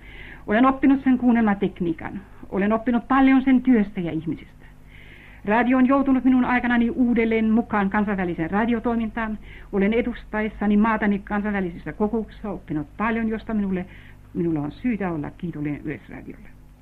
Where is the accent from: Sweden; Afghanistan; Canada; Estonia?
Estonia; Finnish is a second language; olen syntyisin Viron veljeskansasta ja joutunut suomalaiseksi kirjailijaksi.